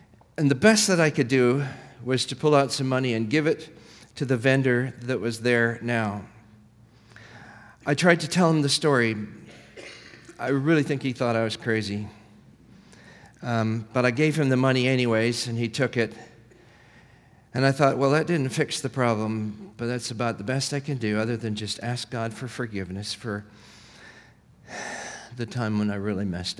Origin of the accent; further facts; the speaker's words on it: India; But I was born and raised in India, and my rebellious years was when I was in India as a boarding school student.